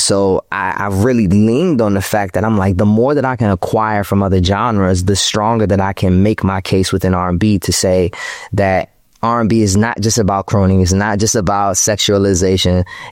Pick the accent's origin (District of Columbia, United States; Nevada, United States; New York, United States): District of Columbia, United States; Washington; That is tricky because I come from Washington, D.C., you know what I mean? And being very candid, during that time, it was still Chocolate City.